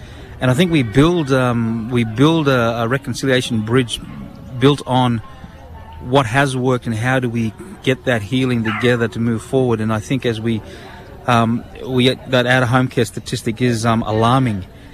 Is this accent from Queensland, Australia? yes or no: yes; Cairns, Queensland, Australia; Western Language Groups of the Torres Straits. … up there in Doolas. But born on Gimui Dinji country in Cairns, North Queensland. Most of my upbringing there. But recently relocated down to Canberra, Ngunnawal country.